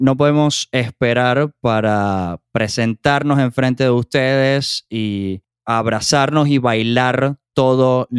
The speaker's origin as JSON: {"language": "Spanish", "country": "Venezuela", "said": "cuando tenía esta idea de comenzar un programa de radio en mi país, en Venezuela."}